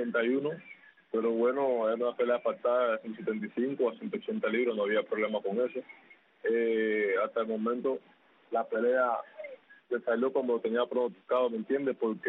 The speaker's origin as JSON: {"language": "Spanish", "region": "Guantánamo", "country": "Cuba", "said": "yo soy de Guantánamo"}